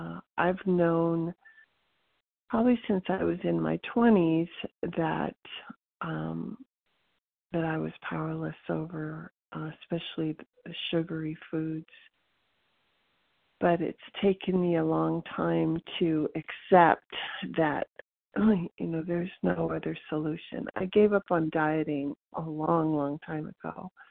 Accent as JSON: {"language": "English", "region": "California", "country": "United States", "said": "from California."}